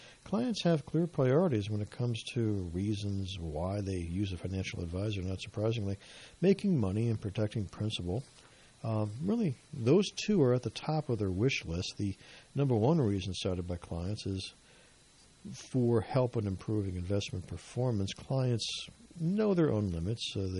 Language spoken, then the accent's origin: English; United States; but, you know, being an American and wanting the best for our country